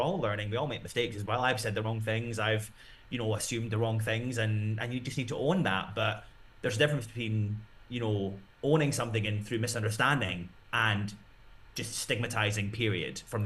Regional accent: Scotland, United Kingdom; now in Germany; I'm living in Germany, originally from the UK, I'm originally from Scotland.

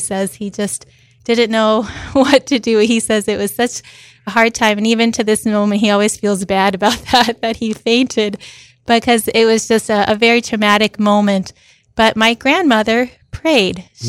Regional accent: Miami, Florida, United States; Well, I was born and raised in Miami, Florida. My parents came from Cuba when they were 14 years old.

